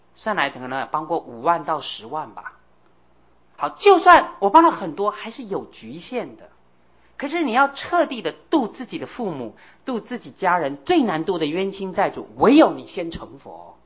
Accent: China; 我自己做中国人，我们要很真诚的面对自己的民族性

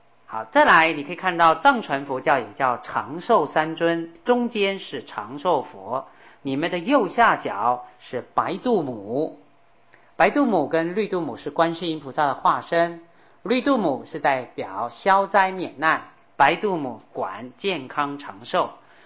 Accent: China; 我们中国人

